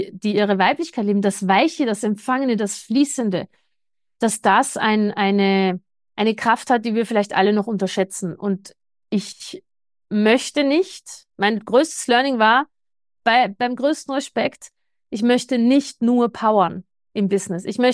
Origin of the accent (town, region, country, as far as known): Austria